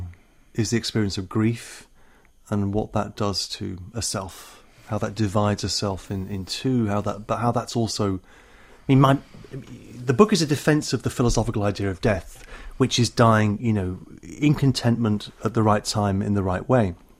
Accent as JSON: {"language": "English", "town": "Liverpool", "region": "North West England", "country": "United Kingdom", "said": "I'm from Liverpool originally."}